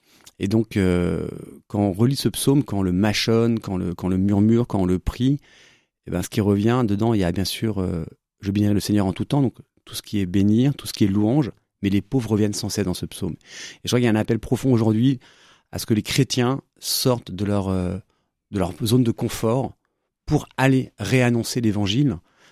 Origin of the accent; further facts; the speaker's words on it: Brittany, France; parce que on est breton, donc on est un peu têtu.